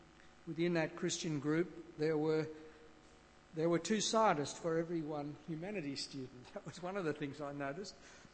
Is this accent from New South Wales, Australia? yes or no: yes; Coffs Harbour, New South Wales, Australia; And I think about growing up in Coffs Harbour. I never heard the gospel in my 17 years of growing up in Coffs Harbour back in the 1950s and 60s.